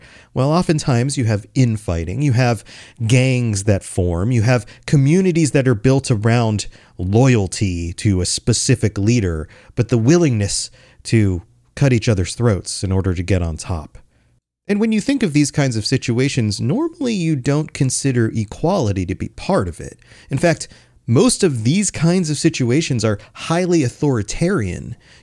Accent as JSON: {"language": "English", "country": "United States", "said": "As an American, we like to consider ourselves the land of the free"}